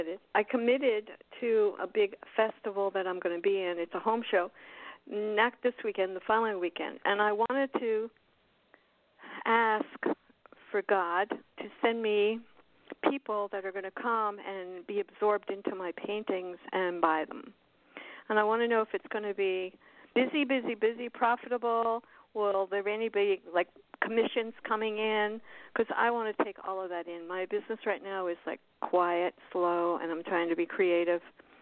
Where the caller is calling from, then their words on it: Florida, United States; I'm in Florida, South Florida.